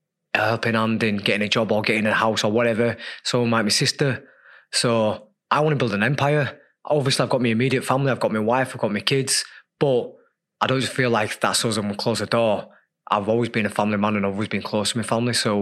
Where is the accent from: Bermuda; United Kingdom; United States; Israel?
United Kingdom; Leeds, Yorkshire and the Humber; as a kid growing up in Leeds on, you know, a council estate